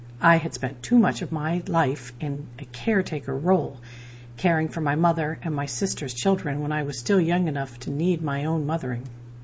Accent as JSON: {"language": "English", "region": "Ohio", "country": "United States", "tie": "born or raised there", "moved": "as an adult", "said": "When I left my home state of Ohio in my mid-20s, newly divorced and bursting with enthusiasm to chase my dreams"}